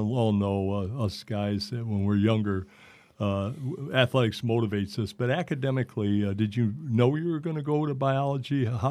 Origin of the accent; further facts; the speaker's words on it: Michigan, United States; Being a growing up in Southeast Michigan, I can't help myself being a U of M fan